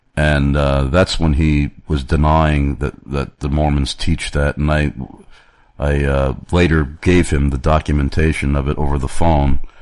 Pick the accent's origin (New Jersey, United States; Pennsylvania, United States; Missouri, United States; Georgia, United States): Pennsylvania, United States; Carlisle; I was walking down the street here in my hometown of Carlisle, Pennsylvania, again